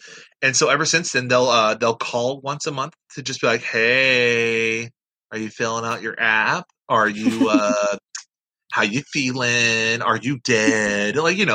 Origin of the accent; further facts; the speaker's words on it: Florida, United States; I'm from Florida. That's all we do is go to bars.